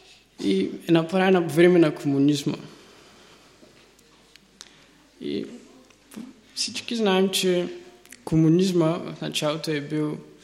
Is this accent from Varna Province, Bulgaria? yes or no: no; Ruse, Ruse Province, Bulgaria; от УИО, съм от Русе.